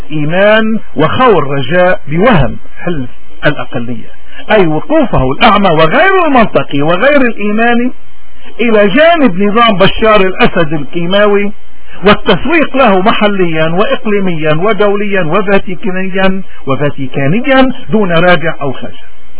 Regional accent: Lebanon; نحن كمواطنين لبنانيين وكموارني تحديدا

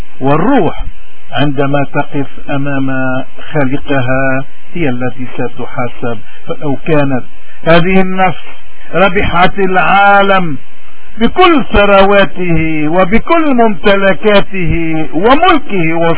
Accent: Lebanon; هذه هي الأمور التي علينا اليوم كلبنانيين أن نوسع أفقنا لنراها ولندركها، لأننا في لبنان وفي بلاد الاغتراب نعاني

